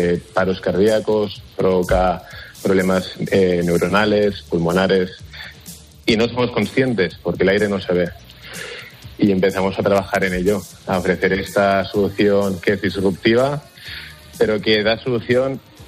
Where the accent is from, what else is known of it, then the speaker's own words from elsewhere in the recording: Barcelona, Catalonia, Spain; En mi familia somos muy deportistas y somos de Barcelona